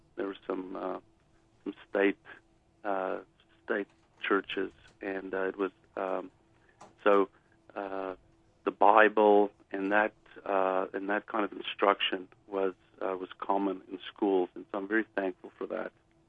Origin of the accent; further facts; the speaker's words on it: South Africa; I grew up in the 80s in South Africa, which was still a racially divided country.